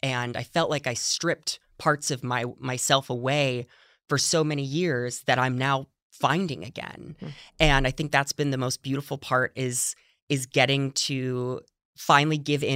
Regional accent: Alpine, California, United States; The outskirts of San Diego.

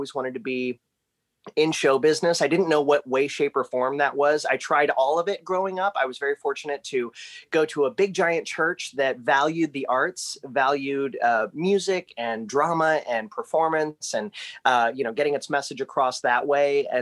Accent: Green, Ohio, United States; I grew up in Greene, Ohio, went to Greene High School, where our colors were orange and black.

